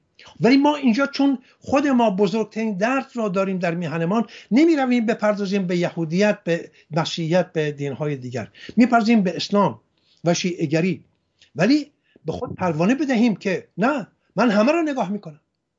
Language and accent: Persian; Hamadan, Iran; خودم در محله کریمیان همدان بزرگ شدم